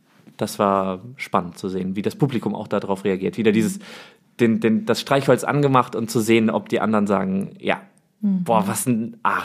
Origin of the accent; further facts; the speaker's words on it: Bonn, North Rhine-Westphalia, Germany; born there; Spielt in Bonn, meiner Geburtsstadt